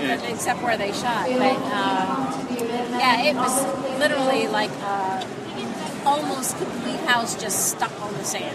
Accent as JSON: {"language": "English", "country": "Canada", "said": "because I'm Canadian."}